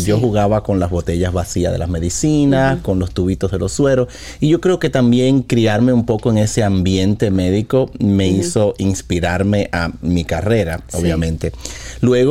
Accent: Cuba; Correcto, fíjate, nací en Cuba, en una Cuba comunista con carencia de todo.

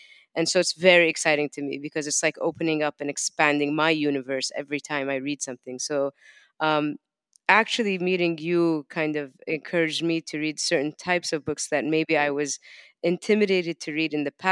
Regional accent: London, United Kingdom; Yeah, I'm a single child, right? Single parent. And so I had a lot of time on my hands. I grew up in London.

